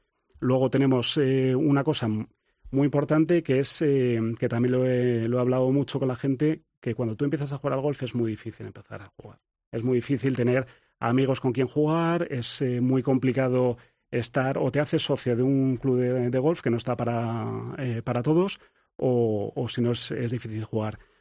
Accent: San Sebastián, Basque Country, Spain; Y bueno, nosotros somos de San Sebastián, además

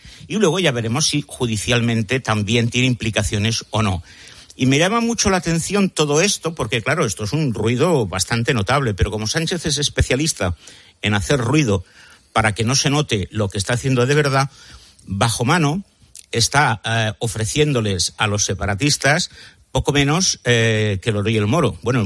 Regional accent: Spain; Y a mí no me gusta, como español, ver a la mujer del presidente del gobierno sentada allí.

